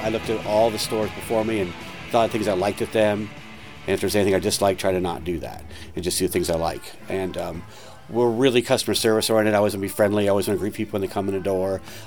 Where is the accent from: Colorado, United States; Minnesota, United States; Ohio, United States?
Ohio, United States; Westerville; I grew up in Westerville.